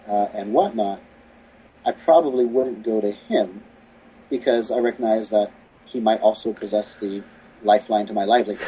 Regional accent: the South, United States; now in Bay Area, United States; You know, growing up in the South, it wasn't so much when you met someone, it's not do you go to church, it's where do you go to church.

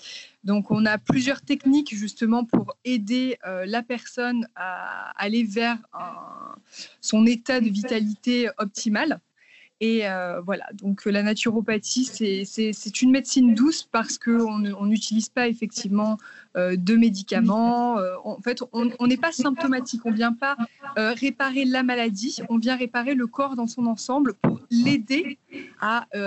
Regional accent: Martinique; now in Paris, France; Et j'habite à Paris depuis à peu près 7 ans. Avant ça, j'ai grandi dans les Antilles, en Martinique plus précisément

